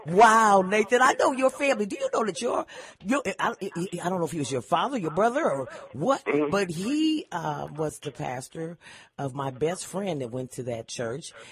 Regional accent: Columbus, Ohio, United States; also born or lived in Indiana; because, see, I'm from Indiana, but like you, I was raised in Columbus. So that makes me a Buckeye, regardless of what goes on.

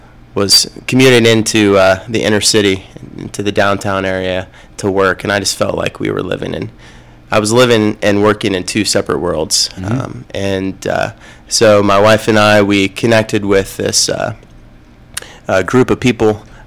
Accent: Dayton, Ohio, United States; No, I'm from Dayton originally.

